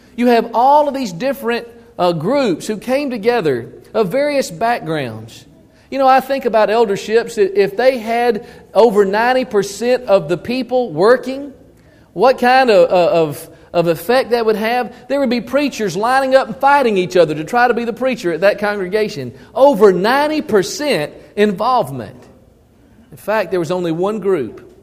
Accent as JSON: {"language": "English", "region": "Georgia", "country": "United States", "tie": "born or raised there", "said": "But I grew up in Georgia in the place they called south of the gnat line."}